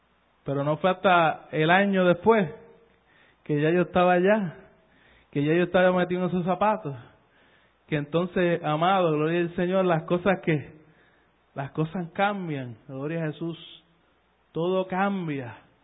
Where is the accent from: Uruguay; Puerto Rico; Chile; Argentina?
Puerto Rico; Esto es como buen puertorriqueño, lo estoy poniendo, le estoy dando sazón para que usted se lo disfrute en esta noche.